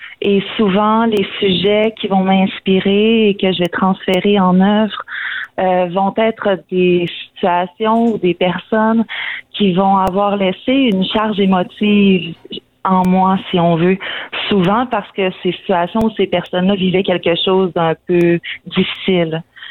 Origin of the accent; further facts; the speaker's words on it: Roberval, Quebec, Canada; also born or lived in New Brunswick; now in Montréal, Canada; Je suis native du Saguenay-Lac-Saint-Jean, en fait. Je viens d'un endroit qui s'appelle Robertval, sur le bord du lac. Et par la suite, j'ai fait des études au Nouveau-Brunswick, au niveau de l'université, pour ensuite revenir m'établir à Montréal